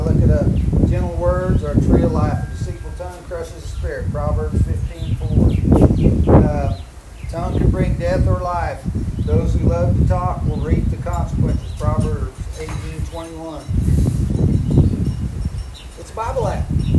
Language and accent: English; Arizona, United States; You know, I grew up in Arizona, so I'm kind of familiar with the Mormon church.